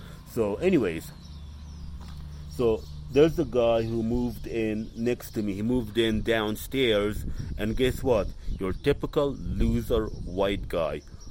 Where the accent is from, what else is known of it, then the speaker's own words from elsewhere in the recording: United States; the minute I say soy norte americano, which means, you know, I'm American, no, you know, USA